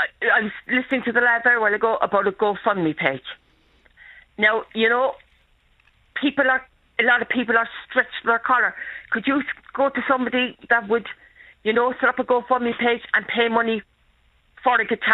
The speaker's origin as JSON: {"language": "English", "town": "Cork", "region": "Munster", "country": "Ireland", "said": "I'm from Cork"}